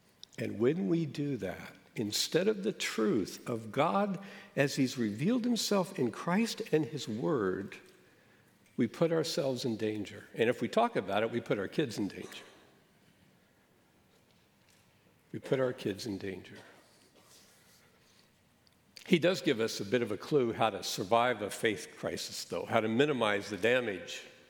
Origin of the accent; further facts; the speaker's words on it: Kansas City, United States; I grew up outside of Kansas City in a happy home.